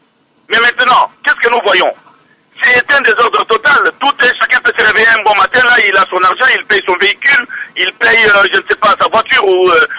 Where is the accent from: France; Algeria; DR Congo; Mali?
DR Congo; ici chez nous, dans la République démocratique du Congo